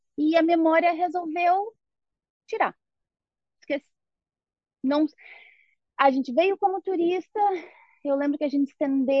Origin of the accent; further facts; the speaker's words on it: Novo Hamburgo, Rio Grande do Sul, Brazil; born there; Nasci em Novo Hamburgo, no Rio Grande do Sul.